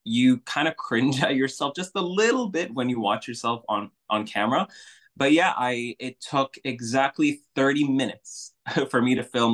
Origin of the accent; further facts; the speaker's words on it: Saudi Arabia; And I'm from Saudi Arabia.